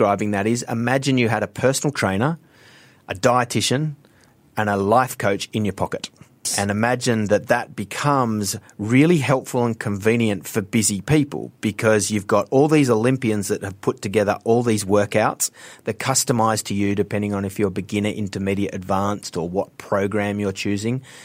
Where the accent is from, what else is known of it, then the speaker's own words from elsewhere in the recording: Australia; accent: Australian; the listeners can probably hear my Australian accent, but Activate Me is built for Asians.